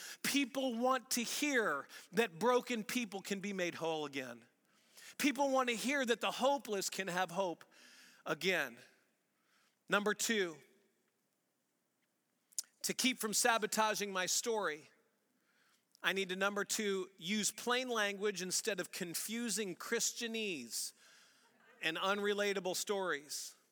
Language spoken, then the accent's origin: English; St. Louis, Missouri, United States; accent: St. Louis; I was raised in St. Louis. Till I was 21 and graduated from college, I did go to a school in Springfield, Missouri, about 3.5 hours away, but I was born and raised in St. Louis.